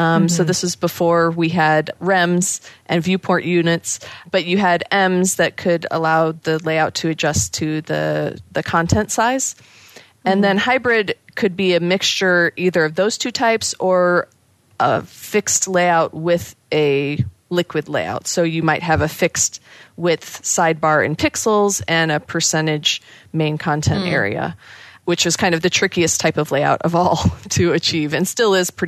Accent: United States; moved away as an adult; now in Amsterdam, Netherlands; I live in Amsterdam. I am not Dutch. I'm American, but I've lived here about 2 years just for a little European adventure.

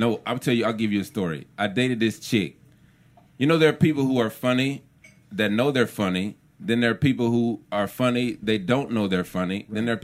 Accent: Jackson, Mississippi, United States; born there; also born or lived in Tallahassee, Florida / Houston, Texas; No, I was born in Jackson, Mississippi, and my 400 years were spent between Tallahassee, Florida, and Houston, Texas.

